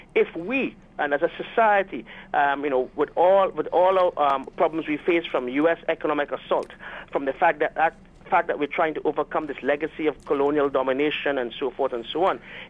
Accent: Trinidad & Tobago; now in Canada; I grew up in Trinidad and Tobago. I'm working and teaching in Canada, right?

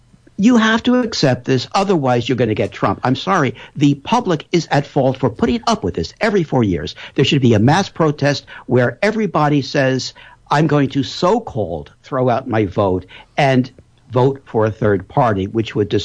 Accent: United States; as you can tell by my accent, where I'm originally from, in the United States

